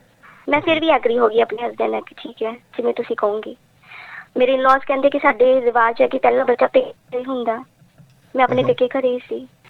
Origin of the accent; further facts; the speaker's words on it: Punjab, India; ਜੀ, ਮੈਂ ਪੰਜਾਬ ਦੀ ਰਹਿਣ ਵਾਲੀ ਹਾਂ ਸਰ।